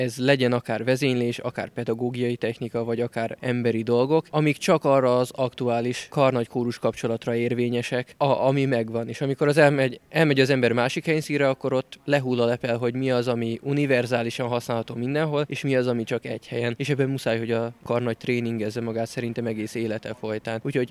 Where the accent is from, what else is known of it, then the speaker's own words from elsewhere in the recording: Budapest, Hungary; Budapestről jövök